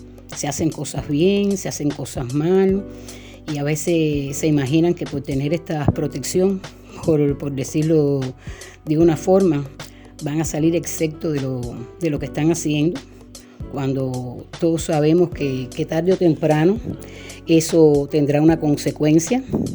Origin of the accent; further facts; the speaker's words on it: Havana, Cuba; tengo 61 años de edad, soy natural de Ciudad de La Habana, Cuba, actualmente vivo en el municipio de Guanabacoa y quería contar que estoy iniciada hace muchos años en la regla de Ocha, lo que es la religión yoruba.